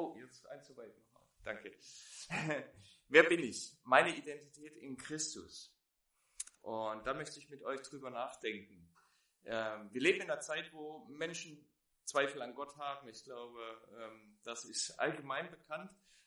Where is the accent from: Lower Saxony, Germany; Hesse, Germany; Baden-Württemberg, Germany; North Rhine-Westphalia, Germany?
Baden-Württemberg, Germany; ich bin Schwabe. Wenn ihr es noch nicht gehört habt, irgendwann kommt der Moment, da denkt ihr, es klingt ein bisschen seltsam, der Gebrauch Worte, wie man sie eigentlich nicht benutzt, dann liegt das daran. Es gehört zu mir, zu meiner Identität.